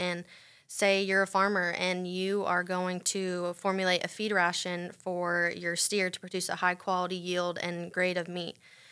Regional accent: Sebring, Florida, United States; So I'm from Sebring, Florida. It's about 3.5 hours south. I grew up in FFA showing livestock, and that's where my passion for agriculture really sparked.

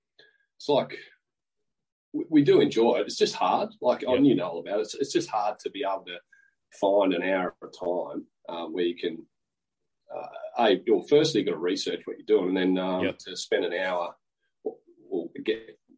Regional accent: Box Hill, Victoria, Australia; born there; And Mum got pregnant there, and I was born in Box Hill within the Hawthorne zone.

